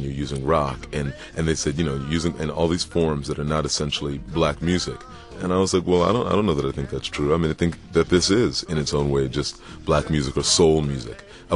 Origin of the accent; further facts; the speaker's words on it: New York City, New York, United States; I mean, I was born in Harlem, but grew up in New York City foster care because my mother was paranoid, schizophrenic, institutionalized all of my life.